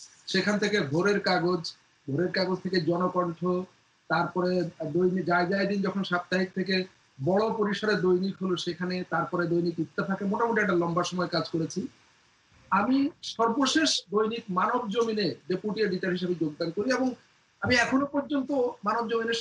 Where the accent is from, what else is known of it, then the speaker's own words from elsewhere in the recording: Khulna Division, Bangladesh; আমার জন্ম মেহেরপুর জেলার, বাংলাদেশের একদম পশ্চিম সীমান্তবর্তী জেলা মেহেরপুর, সেটার একেবারে প্রত্যন্ত এক গ্রাম। এবং সেই গ্রামে জন্মে সেখানে আস্তে আস্তে বেড়ে উঠেছি, শৈশব কৈশোর পুরোটা সেখানে কেটেছে এবং তারুণ্যেরও একটা বড় অংশ সেখানে কেটেছে।